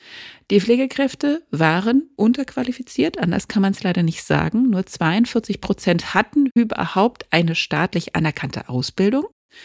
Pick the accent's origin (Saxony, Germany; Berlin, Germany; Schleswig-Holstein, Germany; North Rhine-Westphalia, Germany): Berlin, Germany; JWD, sage ich da als Berlinerin, ganz weit draußen.